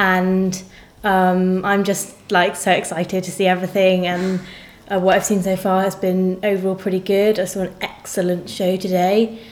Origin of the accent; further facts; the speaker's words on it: Bristol, South West England, United Kingdom; I also represent Southwest, and I'm from Bristol.